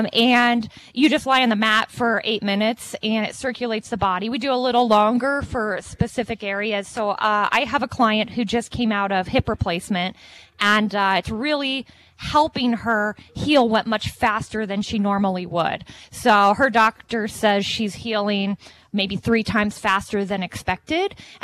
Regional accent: California, United States; also born or lived in Atlanta, Georgia; Well, I grew up in Southern California, yet I've spent 15 years in Atlanta, Georgia.

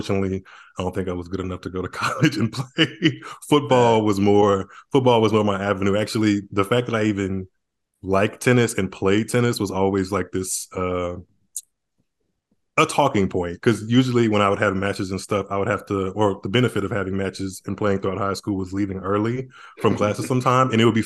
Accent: New Orleans, Louisiana, United States; moved away as an adult; now in Atlanta, United States; And I only live like 45 minutes outside. So for that purpose, I'll say I'm from New Orleans.

